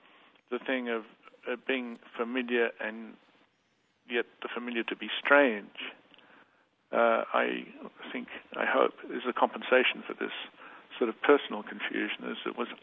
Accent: Australia; and yet I am still an Australian

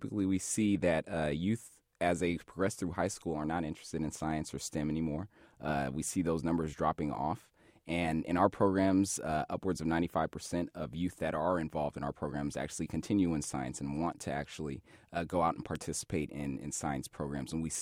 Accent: California, United States; So, no, actually, I grew up in California on an island, and there wasn't much ag going on there. So I didn't hear about 4-H until I came to Illinois

